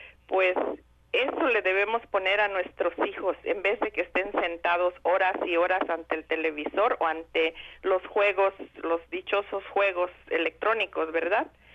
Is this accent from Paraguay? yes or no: no; Mexico; moved away as an adult; now in United States; cuando yo vine de México a trabajar acá. En México soy maestra de educación primaria y vine acá a los Estados Unidos